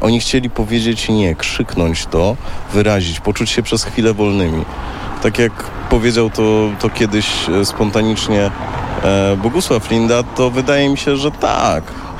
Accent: Warsaw, Masovian Voivodeship, Poland; staram się nie myśleć w kategoriach klasycznego przeżywania tego jako warszawiak

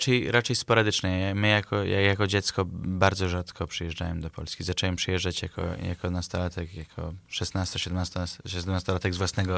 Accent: England, United Kingdom; mimo, że jestem półpołudniowoafrykańczykiem ze strony ojca, mimo, że się wychowałem w Anglii, mimo, że chodziłem do francuskich szkół, jestem stanowczo Polakiem.

